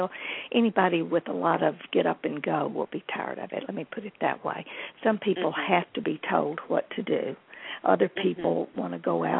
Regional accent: Nashville, Tennessee, United States; I was born in Nashville, and you know, you don't meet many people that are that live here, that actually live in Brentwood, which is a suburb of Nashville. But I mean, I was born here.

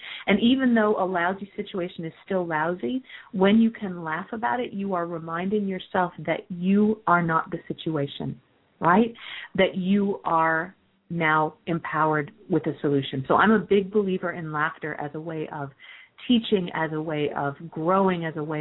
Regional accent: Michigan, United States; now in San Francisco, United States; After college, we moved out to San Francisco from Michigan, which is where I'm from.

